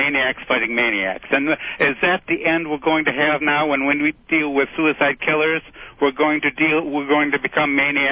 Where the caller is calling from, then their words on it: Michigan, United States; from Michigan.